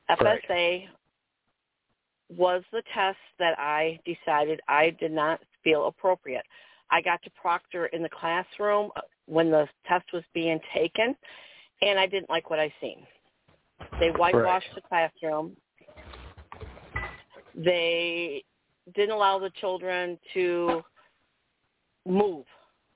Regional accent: Jackson, Michigan, United States; moved away as an adult; now in Hernando County, United States; Well, I'm originally from Jackson, Michigan. I came down here about 33 years ago.

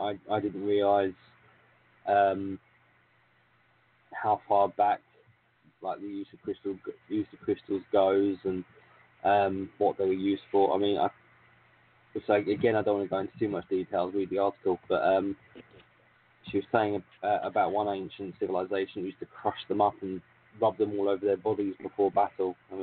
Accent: England, United Kingdom; what's wrong with my bloody English? I'm English, come on.

